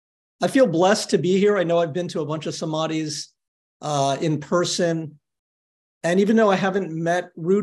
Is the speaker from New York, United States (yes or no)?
yes; New York, United States; born there; I was born in New York City 55 years ago.